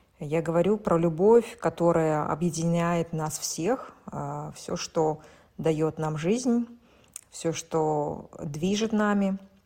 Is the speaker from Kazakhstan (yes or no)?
yes; Kazakhstan; moved away as an adult; now in Switzerland; мне 40 лет, я казашка, и вот уже более 13 лет я живу в Швейцарии со своим мужем-испанцем